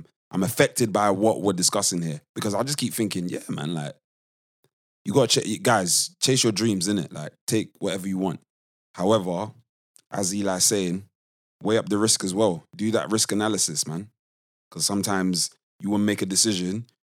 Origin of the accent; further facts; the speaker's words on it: Nigeria; And guys, we're both Nigerian, if you don't know